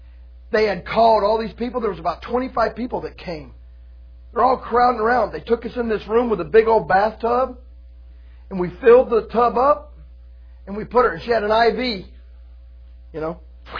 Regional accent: Florida, United States; I'm from Florida. I don't like cold, okay?

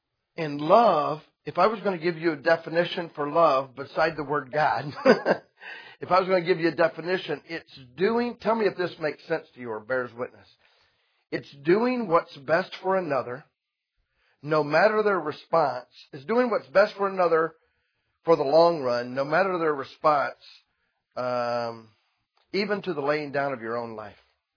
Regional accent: Florida, United States; I'm just telling you, I'm from Florida, and man, you just walk over and you pick up a handful of sand

